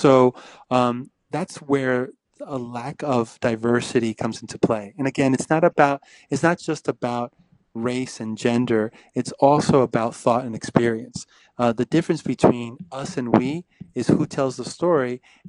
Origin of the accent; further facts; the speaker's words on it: Northeast, United States; You know, I grew up in the Northeast, so I, you know, to see palm trees and in, you know, December and decorated for Christmas, it was a little bit odd.